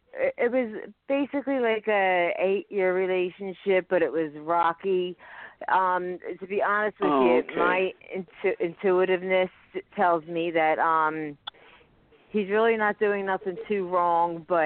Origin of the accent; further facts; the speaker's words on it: Pennsylvania, United States; I'm from Pennsylvania